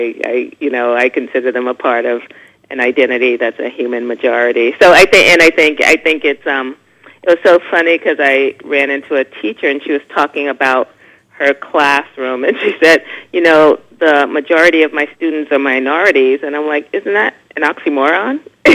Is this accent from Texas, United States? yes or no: no; Greenville, South Carolina, United States; moved away as an adult; also born or lived in Ohio; now in Brooklyn, United States; No, I was born in Ohio, and I left there when I was an infant and moved to Greenville, South Carolina, where my maternal grandparents were.